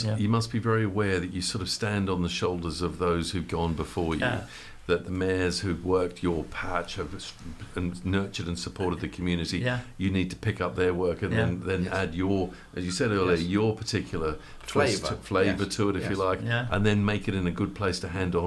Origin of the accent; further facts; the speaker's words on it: Australia; as an Australian